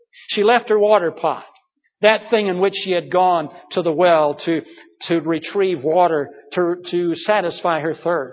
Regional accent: Michigan, United States; I do not have compassion for Michigan, even though this is my home state.

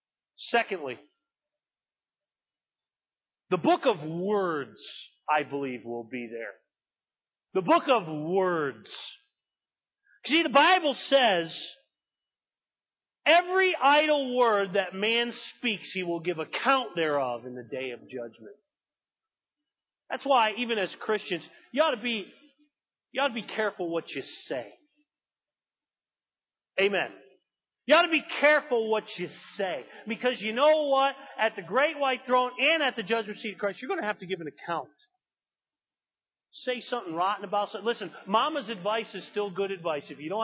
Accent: Massachusetts, United States; See, I'm from Massachusetts. Hope you don't hold that against me.

